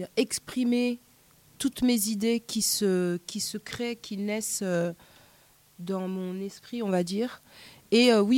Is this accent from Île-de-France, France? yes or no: yes; Paris, Île-de-France, France; now in Marseille, France; je suis artiste humaniste, je viens de Paris et j'habite à Marseille.